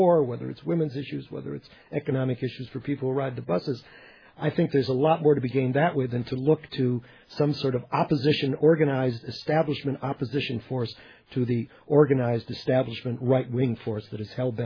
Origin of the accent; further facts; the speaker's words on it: Detroit, Michigan, United States; Representative John Conyers from Detroit, my hometown